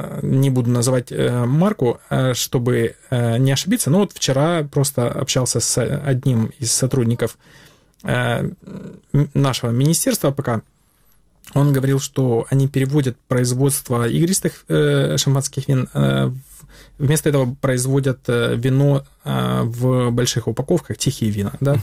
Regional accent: Sevastopol, Ukraine; Поскольку я из Севастополя сам

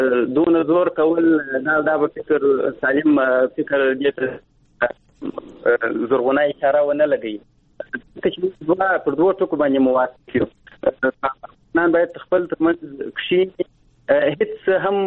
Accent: Afghanistan; موږ افغانان یو

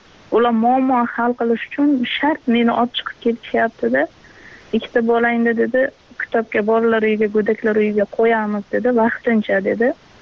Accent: Qamashi, Qashqadaryo Region, Uzbekistan; born there; Qashqadaryo viloyati Qamashi tumanida tug'ilganman.

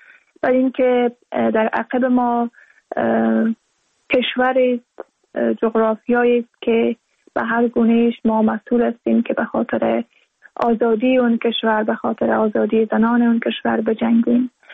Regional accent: Balkh, Afghanistan; که زادگاه من، که زادگاه رابعه و مولانا است، یعنی بلخ، ما تقریبا 30 سال پیش در بلخ زاده شدم و اونجا در مدرسه رفتم

